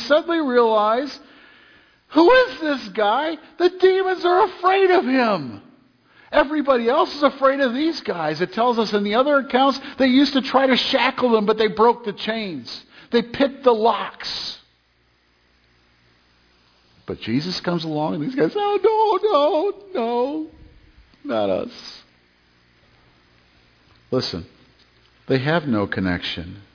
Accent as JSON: {"language": "English", "town": "Detroit", "region": "Michigan", "country": "United States", "tie": "born or raised there", "said": "I grew up in Detroit. I'm used to a lot more danger and violence than you are."}